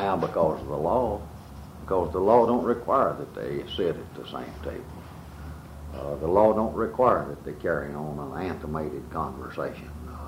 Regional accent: Birmingham, Alabama, United States; now in Montgomery, United States; When I came to Montgomery, I came from a place from Birmingham. I hadn't lived here.

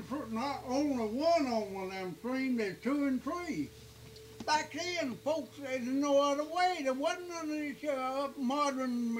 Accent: North Carolina, United States; born there; I was born in Wilkes County.

